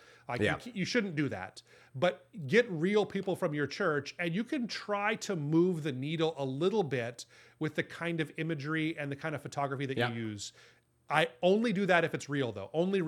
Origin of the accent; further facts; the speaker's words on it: Honolulu, Hawaii, United States; So we moved back to my hometown in Honolulu, Hawaii.